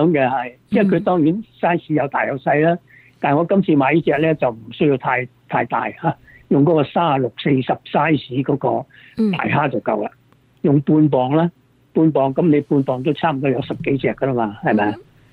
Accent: Guangdong, China; 但是我们广东人呢也都很喜欢炒面的嘛

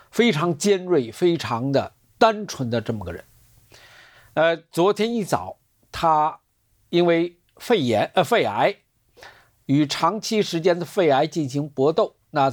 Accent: China; 其实这两天的新闻应该讲没有什么太多的真正对我们中国人来讲

